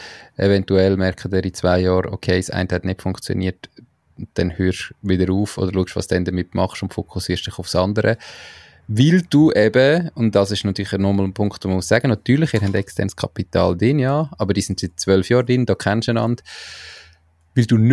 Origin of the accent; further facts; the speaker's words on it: Switzerland; Da haben wir als Schweizer manchmal das Gefühl, es ist kompliziert.